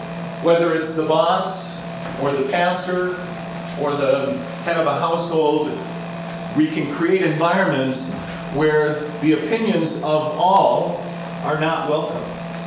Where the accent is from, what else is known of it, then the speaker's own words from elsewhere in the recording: Massachusetts, United States; The Shays Rebellion was going on in where I grew up in Massachusetts.